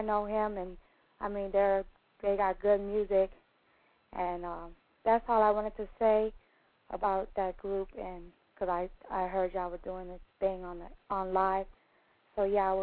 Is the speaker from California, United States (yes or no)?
no; San Antonio, Texas, United States; Well, I'm from San Antonio, and I've been listening to their music